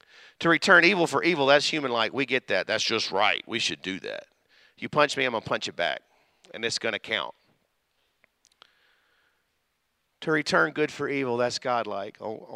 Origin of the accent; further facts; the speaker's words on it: Mississippi, United States; I grew up in Mississippi